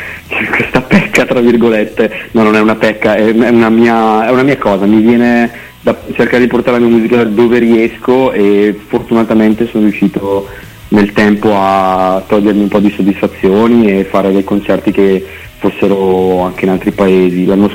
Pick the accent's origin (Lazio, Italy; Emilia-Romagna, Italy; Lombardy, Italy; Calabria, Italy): Lombardy, Italy; Brescia; Io sono di Brescia